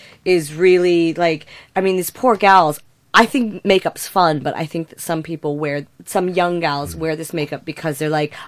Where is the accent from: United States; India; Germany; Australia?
United States; now in United Kingdom; Really, yes. I'm from the United States of America. Not Canada.